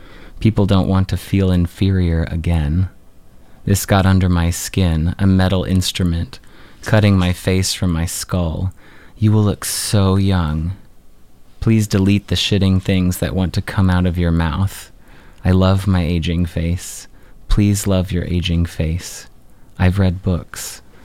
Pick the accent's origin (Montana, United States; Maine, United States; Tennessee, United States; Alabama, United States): Montana, United States; We're both from Montana, so we understand.